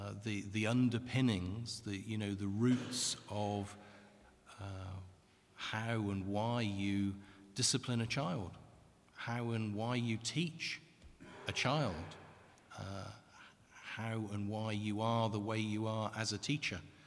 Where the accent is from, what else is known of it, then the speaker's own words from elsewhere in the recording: Salisbury, South West England, United Kingdom; also born or lived in Wales; now in Leeds, United Kingdom; I grew up in Salisbury in Wiltshire and taught in the south of England for a number of years. Started teaching in Wales and then moved to Leeds in the year 2000, 16 years ago.